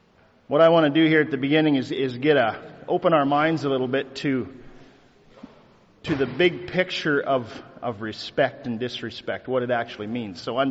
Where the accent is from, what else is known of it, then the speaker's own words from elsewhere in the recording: Salmon Arm, British Columbia, Canada; I'm from Salmon Arm, British Columbia, not too far north of here.